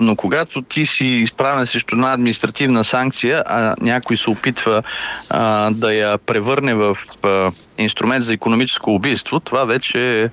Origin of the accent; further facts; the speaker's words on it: Northern Bulgaria, Bulgaria; Аз съм от Северна България родом и за мен този край заслужава да има тази магистрала.